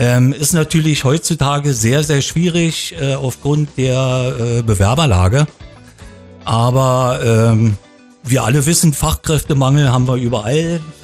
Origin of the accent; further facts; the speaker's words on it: Potsdam, Brandenburg, Germany; born there; Ich bin ja gebürtiger Potsdamer, habe dann mal eine Weile auswärts gewohnt. Seit 7 Jahren bin ich wieder hier